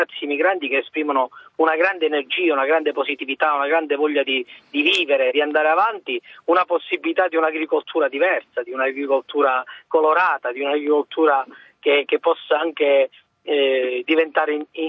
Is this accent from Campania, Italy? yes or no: no; Calabria, Italy; Io devo dire però nello stesso tempo da calabrese che questa terra è una terra che poi sa anche esprimere grandi energie